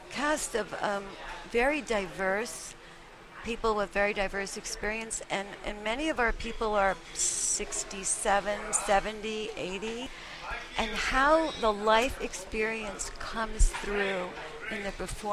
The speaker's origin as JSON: {"language": "English", "town": "Brooklyn", "region": "New York", "country": "United States", "tie": "born or raised there", "said": "the narratives I heard growing up in Brooklyn as a Jewish girl and being sent to Hebrew school"}